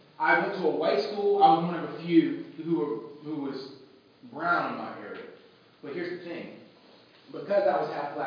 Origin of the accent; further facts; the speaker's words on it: Pennsylvania, United States; I grew up in Western Pennsylvania, also known as Alabama.